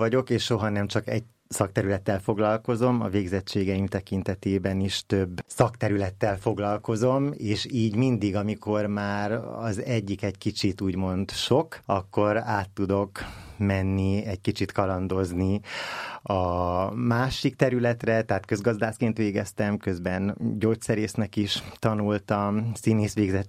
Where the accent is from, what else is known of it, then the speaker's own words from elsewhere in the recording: Pilisszentkereszt, Pest, Hungary; Szentkereszten, ahonnan származom, a Pilisből is van egy közösségünk